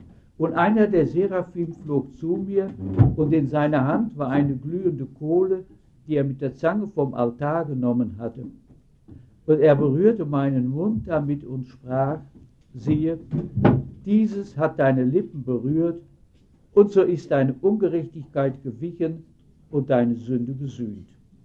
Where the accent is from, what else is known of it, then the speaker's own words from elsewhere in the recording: Lüdenscheid, North Rhine-Westphalia, Germany; Ich komme aus Lüdenscheid. Der Ort ist auch nicht bekannt.